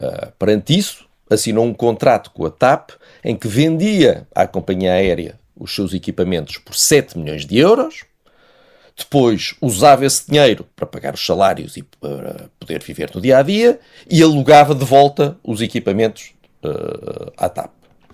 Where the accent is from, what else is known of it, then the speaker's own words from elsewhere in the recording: Porto, Norte, Portugal; Pois é, vão à minha terra.